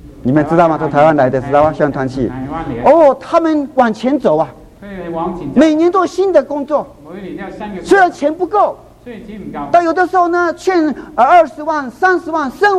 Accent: China; 这个是我们中国人的小气

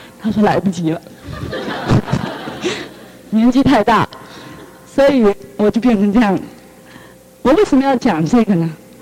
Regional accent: Taipei, Taiwan; 我从小就在教会，就是在我台北的教会，我是从小在那个教会长大。

